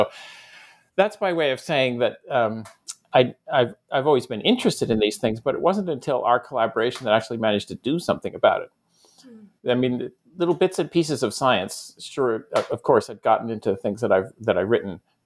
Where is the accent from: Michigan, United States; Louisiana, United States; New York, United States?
New York, United States; Ithaca; So I grew up in Ithaca, New York. That's where Cornell is.